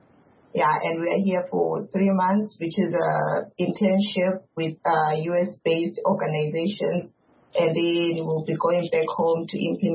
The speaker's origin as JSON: {"language": "English", "region": "Bulawayo", "country": "Zimbabwe", "said": "I'm from Bulawayo"}